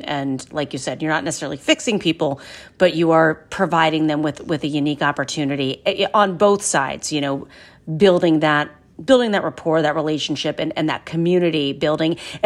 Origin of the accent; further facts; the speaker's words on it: Ohio, United States; Canal Fulton, Ohio, my home state.